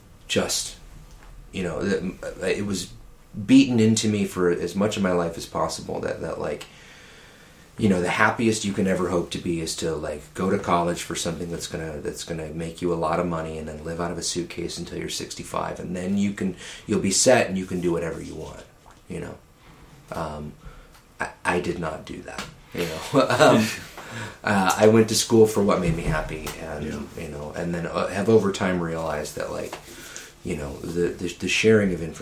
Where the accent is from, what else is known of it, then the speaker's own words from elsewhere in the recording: Waterford, Michigan, United States; now in New York, United States; I live in New York. I'm from Michigan.